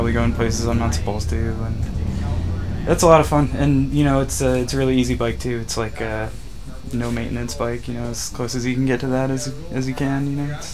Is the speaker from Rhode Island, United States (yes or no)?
yes; Rhode Island, United States; also born or lived in Fresno; now in Santa Cruz, United States; I'm from originally Rhode Island. I just moved to Santa Cruz about a little over a year ago. Before that, I lived in Fresno, California for about 5 years.